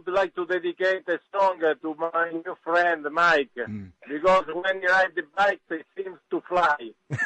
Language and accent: English; Rome, Lazio, Italy; I'm from Roma.